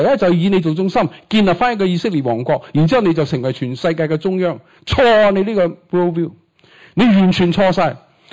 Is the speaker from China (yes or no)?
yes; China; 我们中国人呢讲天地不喜欢讲天，喜欢讲地